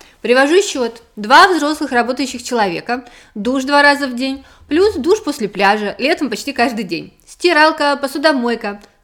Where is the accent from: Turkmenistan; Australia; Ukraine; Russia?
Australia; я из Австралии.